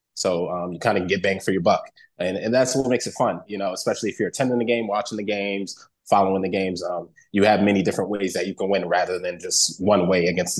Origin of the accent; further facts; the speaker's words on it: New England, United States; And obviously, me growing up in New England, football was 1B, I would say.